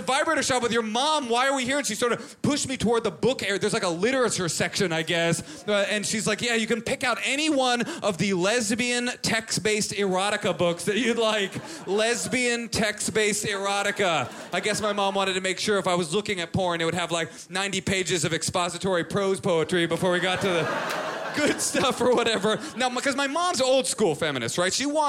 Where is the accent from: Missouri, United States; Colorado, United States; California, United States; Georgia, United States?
California, United States; Oakland; I'm from Oakland. Latte? Grew up in Oakland, very poor.